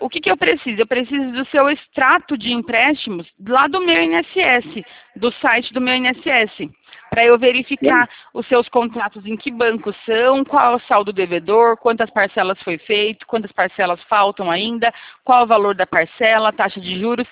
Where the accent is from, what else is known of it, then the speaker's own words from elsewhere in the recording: São Roque, São Paulo, Brazil; Eu sou aqui de São Roque mesmo.